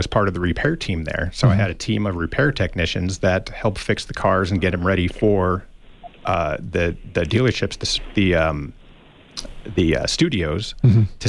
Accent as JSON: {"language": "English", "town": "Buffalo", "region": "New York", "country": "United States", "tie": "born or raised there", "moved": "as an adult", "lives_now": "Tucson, United States", "said": "I moved to Arizona, so I grew up in Buffalo, New York, outside of Buffalo, New York, and I graduated high school and ran away from home with a girl. Ended up in Arizona"}